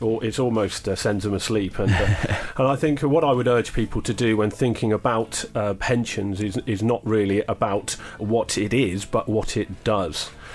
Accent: Reading, South East England, United Kingdom; growing up in Reading is where I'm from originally, you know, three young lads

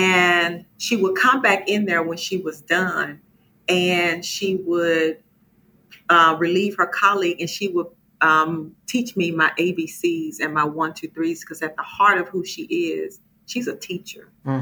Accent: Mississippi, United States; So I'm from Mississippi, from Jacktown, city was sold.

